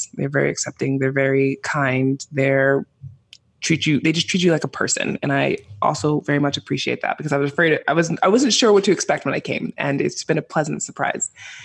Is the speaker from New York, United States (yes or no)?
yes; New York City, New York, United States; now in Iceland; So I'm from New York City and I don't look like I'm Icelandic, the typical Icelandic, right?